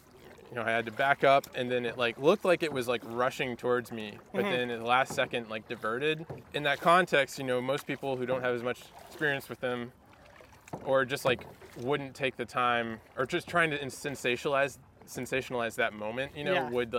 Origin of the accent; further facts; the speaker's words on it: the South, United States; growing up in the South, like people do not like venomous snakes